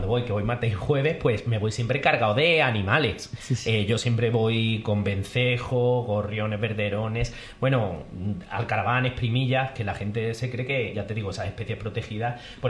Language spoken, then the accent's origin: Spanish; Albacete, Castilla-La Mancha, Spain; yo soy de Albacete, el alcaraván allí, yo no lo había visto